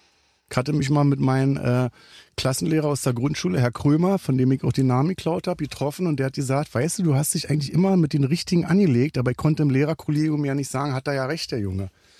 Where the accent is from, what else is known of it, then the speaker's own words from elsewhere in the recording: Berlin, Germany; Nee, ich bin ja Berliner.